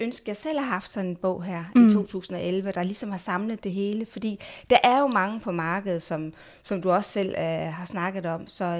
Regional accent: Esbjerg, Region of Southern Denmark, Denmark; Jeg er fra Esbjerg.

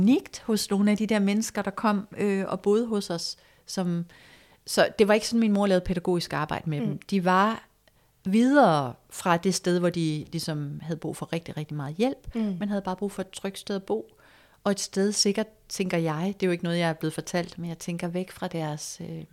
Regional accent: North Denmark Region, Denmark; Jeg kommer fra Nordjylland, hvor jeg er født og opvokset på en firlænget gård.

